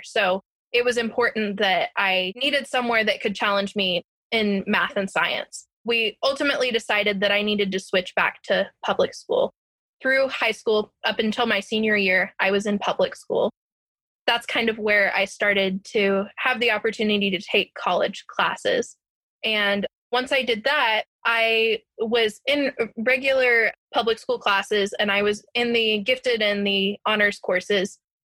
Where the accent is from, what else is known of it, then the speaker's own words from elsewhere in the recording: Kansas, United States; In my state, I'm from Kansas.